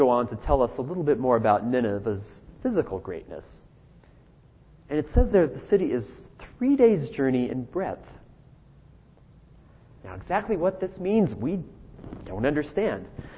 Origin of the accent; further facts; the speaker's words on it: Montana, United States; also born or lived in Phoenix; Now, I think a lot of you know that I come from a small town in Montana. And I was born in Phoenix, but I've lived much of my life in a town of about 7,000 people.